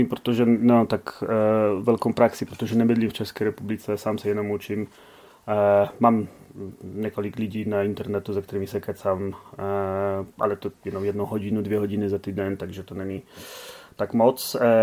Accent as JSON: {"language": "Czech", "country": "Poland", "second_language": "Czech", "lives_now": "London, United Kingdom", "said": "já a jako všichni Poláci bydlím v Londýně."}